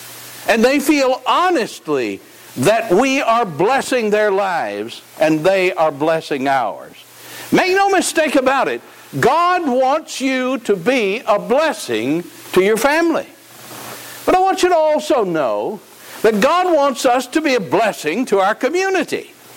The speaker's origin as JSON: {"language": "English", "region": "the South", "country": "United States", "said": "But I have been places where, as a Southerner, as I would walk down the street, I would say hi to folks, and they would look at me like I was crazy."}